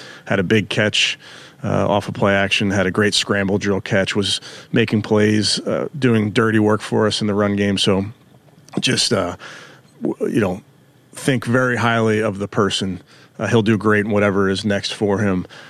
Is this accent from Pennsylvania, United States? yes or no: yes; Philadelphia, Pennsylvania, United States; I grew up in Philly. I was a longtime listener of 610 WIP.